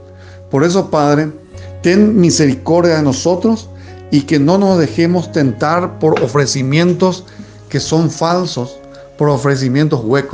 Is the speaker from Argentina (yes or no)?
no; Paraguay; Yo como paraguayo, en primer lugar, me identifico con este pueblo